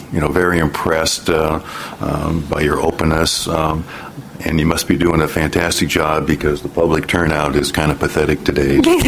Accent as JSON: {"language": "English", "town": "Tri-Cities", "region": "Washington", "country": "United States", "tie": "born or raised there", "said": "I grew up in Eastern Washington, right here in the Tri-Cities."}